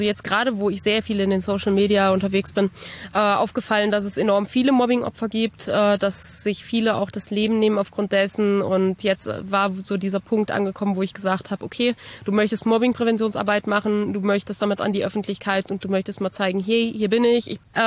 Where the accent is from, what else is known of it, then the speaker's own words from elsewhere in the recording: Bad Arolsen, Hesse, Germany; Geboren und aufgewachsen bin ich in Bad Arolsen, ich habe bei meinen Großeltern gelebt.